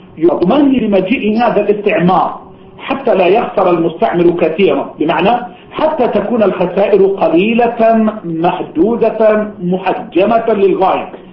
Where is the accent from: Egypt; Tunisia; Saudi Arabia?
Egypt; ورغم ذلك علاقات عندنا في مصر يمسك شبكات جاسوسية